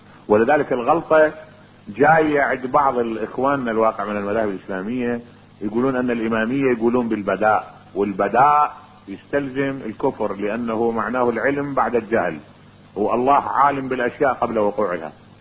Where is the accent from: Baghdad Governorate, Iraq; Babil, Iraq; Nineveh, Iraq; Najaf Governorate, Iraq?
Najaf Governorate, Iraq; Najaf; قال لي انت منين؟ قلت له انا والله من العراق. قال لي من اي بلد؟ من النجف.